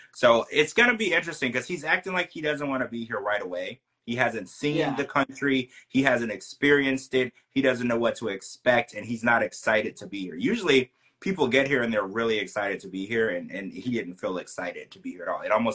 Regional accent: Louisiana, United States; But, you know, Stevie's dad, I'm from Louisiana, yeah, right?

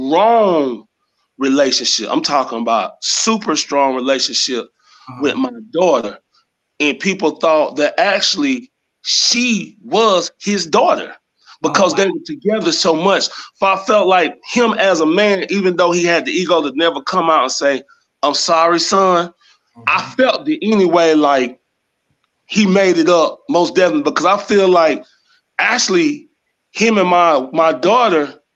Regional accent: Greenville, South Carolina, United States; And, you know, once again, I'm from Greenville, that whole Greenville upstate area.

